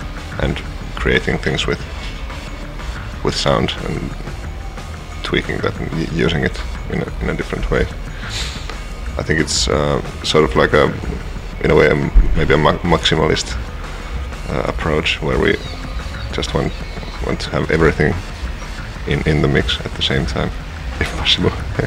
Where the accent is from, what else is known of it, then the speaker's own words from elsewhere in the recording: Helsinki, Uusimaa, Finland; we come from Helsinki, Finland